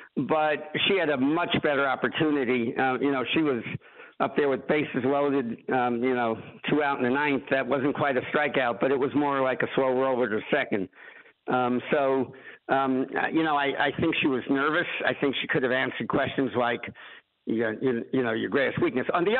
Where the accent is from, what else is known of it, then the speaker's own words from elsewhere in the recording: Whitestone, New York, United States; born there; I was born a Democrat in Whitestone, Queens, the son of an illegal alien who spent 27 months in the woods of Poland during the Holocaust.